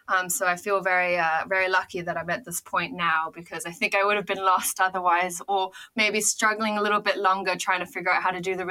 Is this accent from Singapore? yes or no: yes; Singapore; I ended up going to college in the States. I grew up in Singapore. I'm not from the US.